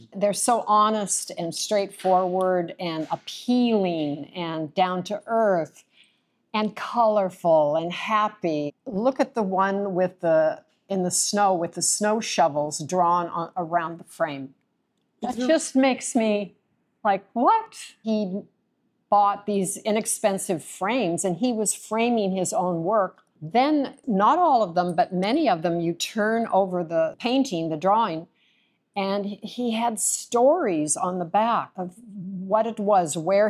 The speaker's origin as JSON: {"language": "English", "town": "Seattle", "region": "Washington", "country": "United States", "also_born_or_lived": "New York / Paris / Milan / London", "said": "I'm originally from Seattle, but I've lived much of my life, New York, Paris, Milan, London."}